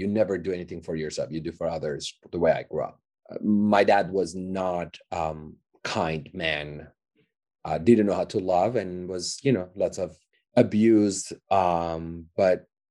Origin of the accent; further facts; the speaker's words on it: Iran; moved away as an adult; also born or lived in Los Angeles, United States; I was born in Hollywood Hospital in LA. I was 30 days old. My mom moved back to Iran and they took the passports away, and I didn't have the chance to come back until I was 19.